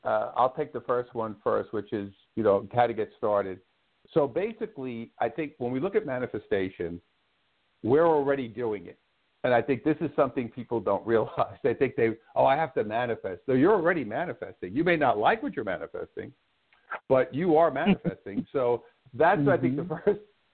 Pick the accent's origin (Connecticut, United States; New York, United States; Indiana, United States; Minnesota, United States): New York, United States; Brooklyn; So I grew up in Brooklyn, as you said.